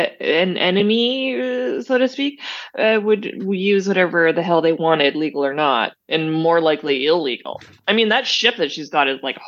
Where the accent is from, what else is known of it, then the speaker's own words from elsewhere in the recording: Canada; even though I am Canadian.